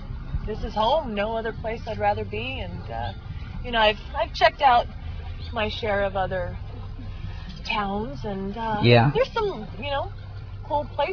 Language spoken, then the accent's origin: English; La Mirada, California, United States; I am from La Mirada, California.